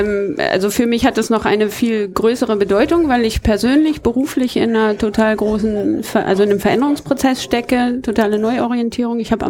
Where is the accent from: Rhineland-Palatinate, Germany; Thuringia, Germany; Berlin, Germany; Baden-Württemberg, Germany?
Berlin, Germany; Ich bin aus Berlin.